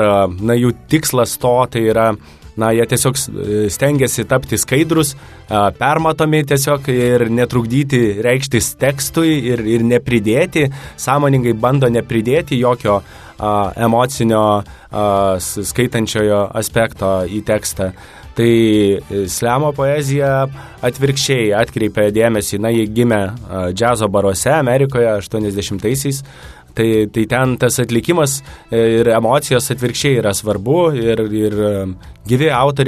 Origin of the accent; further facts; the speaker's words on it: Vilnius, Vilnius County, Lithuania; Na, aš esu grynas vilnietis, čia ir pragyvenau visą laiką, tai, na, kaip ir galėčiau tapatinti save su Vilnium